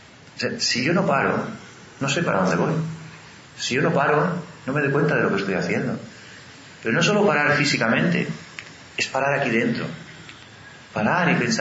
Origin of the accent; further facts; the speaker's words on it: Andalusia, Spain; born there; also born or lived in Girona; Antes viví en Gerona, no lo sé. O sea que he estado viviendo en un montón de sitios. Y nací en Andalucía, además.